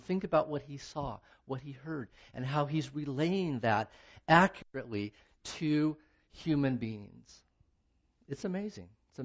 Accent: Medford, Oregon, United States; now in Bend, United States; I was born in Sacred Heart Memorial Hospital on the east side in Medford, Oregon, which has been plowed down since.

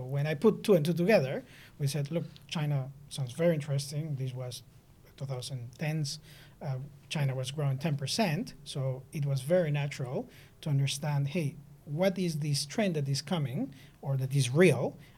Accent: Peru; Peru in the mid-80s was very challenging.

